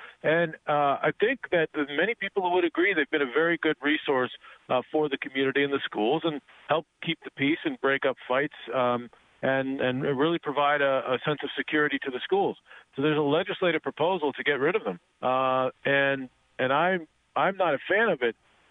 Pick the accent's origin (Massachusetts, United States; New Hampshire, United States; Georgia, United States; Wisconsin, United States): New Hampshire, United States; now in Connecticut, United States; until I moved to Connecticut, because I grew up in New Hampshire where it was live free or die.